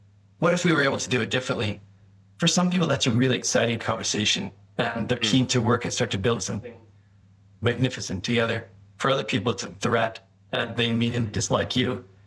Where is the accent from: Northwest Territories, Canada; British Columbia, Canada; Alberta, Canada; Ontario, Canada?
Alberta, Canada; Edmonton; also born or lived in France; So I grew up in Edmonton, but I moved around a lot, lived in France and lived in other parts of Canada, that sort of thing.